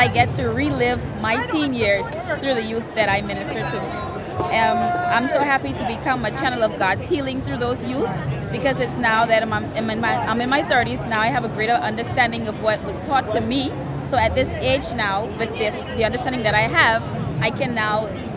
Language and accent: English; Turks & Caicos Islands; I'm from the Turks and Caicos Islands. And the advantage of being a youth worker in my 30s